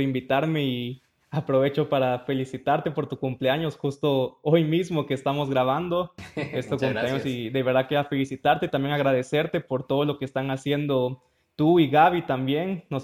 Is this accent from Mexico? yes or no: yes; Mexico; Yo soy mexicano, yo vivía en México, pero viajando en Honduras también conocí a mi esposa